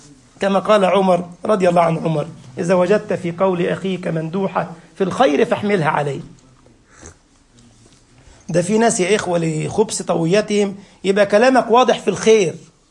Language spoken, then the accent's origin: Arabic; Egypt; بعض الأمثال عندنا في مصر كنت بفهمها خطأ